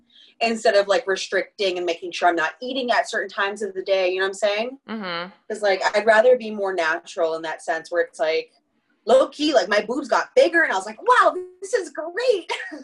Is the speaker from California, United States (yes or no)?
yes; California, United States; I think genuinely growing up in California, I'm really, really thankful that this is where my parents just chose to have a life.